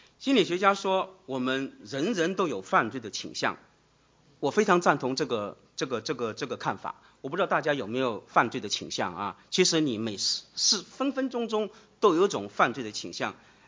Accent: China; 对于这种教导，我们中国人是很难接受的啊

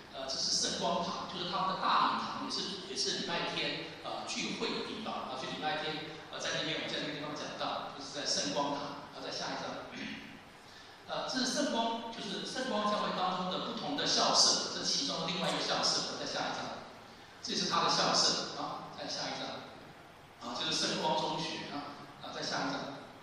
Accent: Taipei, Taiwan; 这个就是我小时候的情况就是这样。小时候在台北啊

